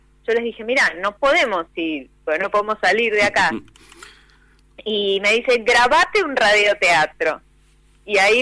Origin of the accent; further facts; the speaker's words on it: Trelew, Chubut, Argentina; yo soy de Trelew, ¿no?